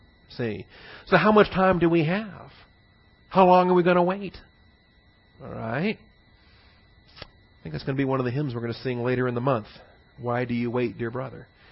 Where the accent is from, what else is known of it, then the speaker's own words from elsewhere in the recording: Pacific Northwest, United States; I grew up in the Northwest in a big logging type environment.